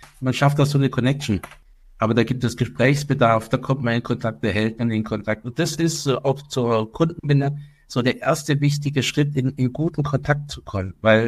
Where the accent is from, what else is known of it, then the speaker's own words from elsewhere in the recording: Böblingen, Baden-Württemberg, Germany; born there; Also ich bin gebürtiger Böblinger, das heißt Großraum Stuttgart, da schlägt schon mein Herz dafür.